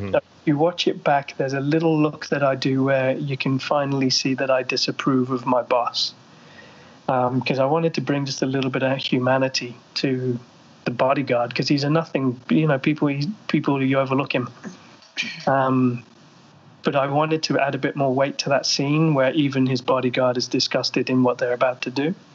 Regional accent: England, United Kingdom; now in North America; But I'm from England, right?

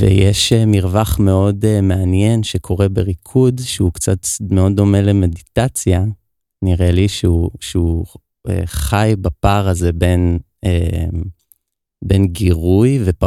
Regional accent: Or Yehuda, Tel Aviv District, Israel; שם גדלתי.

